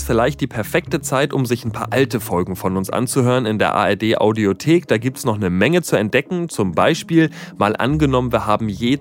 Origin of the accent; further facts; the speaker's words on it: Hamburg, Germany; Ich meine, ich komme aus Hamburg und damit irgendwie aus dem Westen